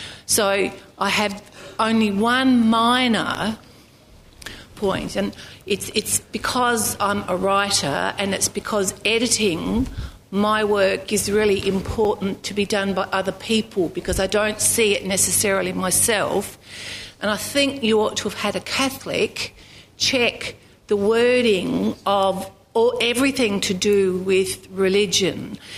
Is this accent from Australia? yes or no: yes; Australia; as an Australian of total Irish background on all sides